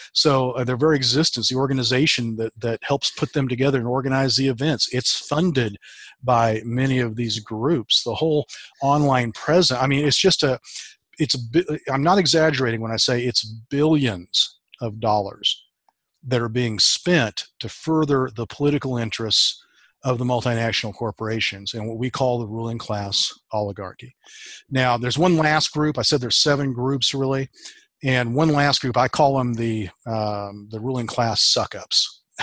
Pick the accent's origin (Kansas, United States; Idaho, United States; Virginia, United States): Kansas, United States; Wichita; they're from Wichita, Kansas, and I was born and raised in Wichita.